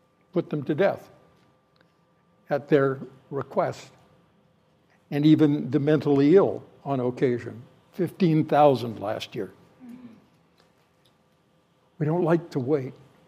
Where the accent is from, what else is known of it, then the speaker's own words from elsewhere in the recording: Canada; In my home country, Canada's got a program called Medical Assistance in Dying.